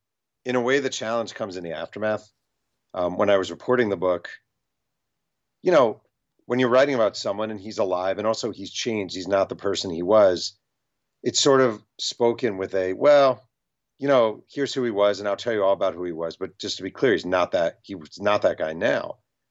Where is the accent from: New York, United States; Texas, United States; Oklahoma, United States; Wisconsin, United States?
New York, United States; now in Los Angeles, United States; I grew up in New York during the Patrick Ewing era, and people loved Ewing, but it just wasn't the same.